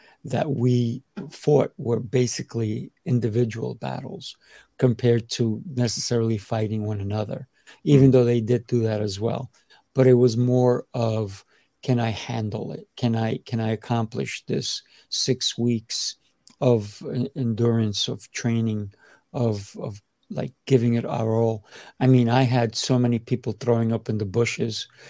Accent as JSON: {"language": "English", "region": "New York", "country": "United States", "tie": "born or raised there", "said": "I grew up in New York and I also enjoyed playing outside."}